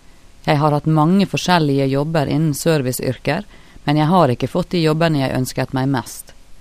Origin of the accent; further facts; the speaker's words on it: Philippines; Norwegian is a second language; moved away as an adult; now in Norway; Mitt hjemland Filippinene. Nå har jeg bodd 16 år i Norge.